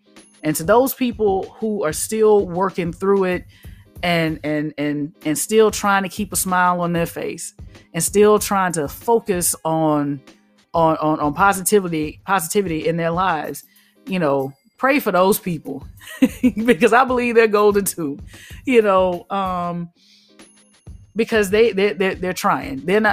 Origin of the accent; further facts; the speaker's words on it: the South, United States; I said tending. Again, I'm country. I'm from the South.